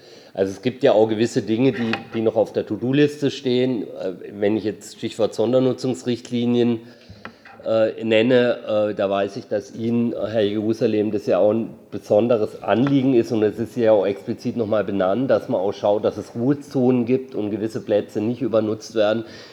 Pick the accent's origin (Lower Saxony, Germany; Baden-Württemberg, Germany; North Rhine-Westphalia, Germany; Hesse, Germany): Baden-Württemberg, Germany; Freiburg; Und wir nutzen ja als Freiburger diese Orte auch sehr gern